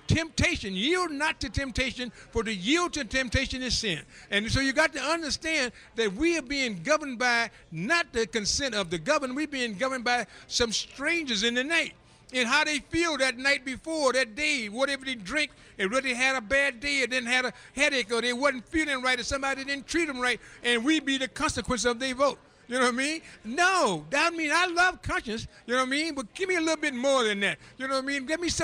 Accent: Cleveland, Ohio, United States; That is why I'm here in Cleveland, in my hometown, and we're fighting for Donald Trump

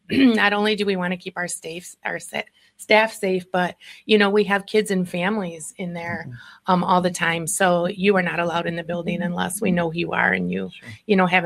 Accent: Muskegon, Michigan, United States; now in Whitehall, United States; Born and raised in Muskegon, currently living in Whitehall, so on the northern end of the county.

